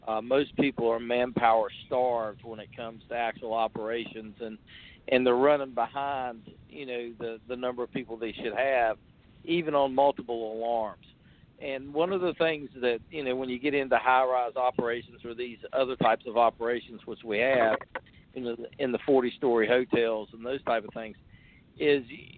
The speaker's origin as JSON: {"language": "English", "region": "West Virginia", "country": "United States", "tie": "born or raised there", "also_born_or_lived": "North Carolina", "said": "Now, growing up and working in North Carolina and growing up in West Virginia, we had exactly that."}